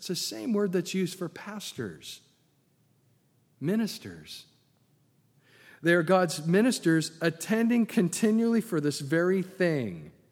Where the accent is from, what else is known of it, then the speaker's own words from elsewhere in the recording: California, United States; I come from Southern California.